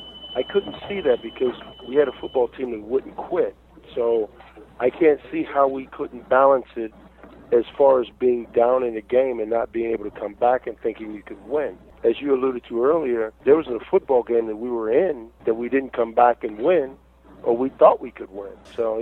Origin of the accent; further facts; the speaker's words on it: Cleveland, Ohio, United States; I grew up in Cleveland, which is a blue-collar town, which is a lot like Buffalo.